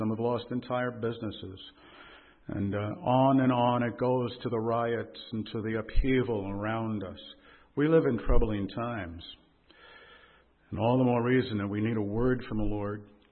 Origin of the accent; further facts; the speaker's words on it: New York, United States; My wife and I grew up on Long Island.